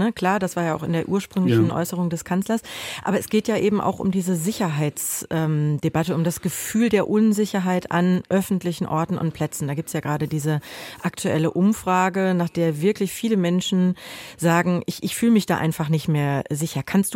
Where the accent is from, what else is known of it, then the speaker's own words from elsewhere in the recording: Duisburg, North Rhine-Westphalia, Germany; Jetzt wird da meine Heimat Duisburg ganz gerne mal zitiert, so als schlechtes Paradebeispiel, sag ich mal.